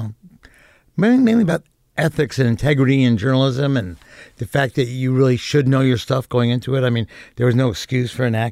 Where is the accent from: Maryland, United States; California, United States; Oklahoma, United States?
California, United States; Marin County; also born or lived in New York City; Marin County.